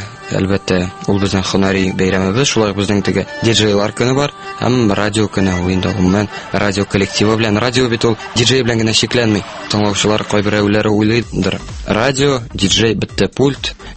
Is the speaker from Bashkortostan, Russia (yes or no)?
no; Naberezhnye Chelny, Tatarstan, Russia; born there; 1990 елның 18 маенда, нәкъ шушы матур айларның берсендә дөньяга килдем, Ярчалы шәһәрендә. Әнием чиста ягыннан, әтием буа ягыннан.